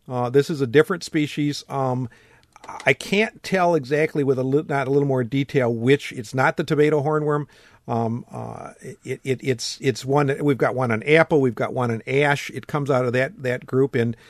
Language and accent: English; Wisconsin, United States; I mean, growing up in Wisconsin, I mean, I have perspectives.